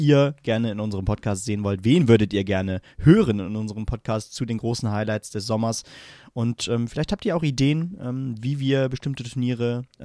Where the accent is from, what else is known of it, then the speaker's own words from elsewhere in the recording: Hesse, Germany; Also natürlich leichte Sympathien für als Hesse für Wiesbaden